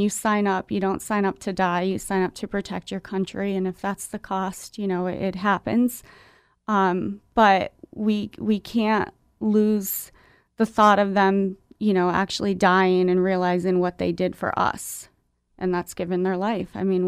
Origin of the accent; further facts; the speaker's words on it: Tunkhannock, Pennsylvania, United States; For Memorial Day, I do a balloon release in Tunkhannock every year because I'm from Tunkhannock.